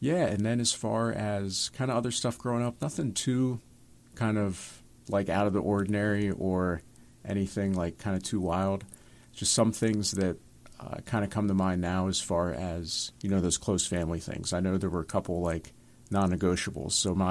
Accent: Camp Hill, Pennsylvania, United States; But growing up, I grew up in Camp Hill, and so my parish growing up was Good Shepherd.

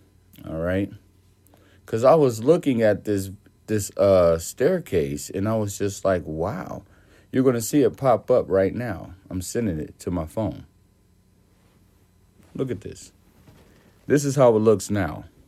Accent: Indiana, United States; Okay, I'm from Indiana.

